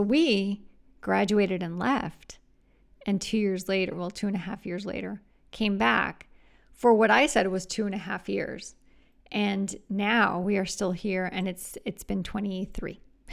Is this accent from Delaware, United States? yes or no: no; Florida, United States; I grew up in South Florida where we didn't really have too much of that option.